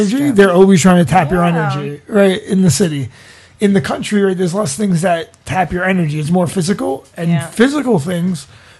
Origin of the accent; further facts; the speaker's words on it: Brooklyn, New York, United States; I mean, I grew up in Brooklyn now.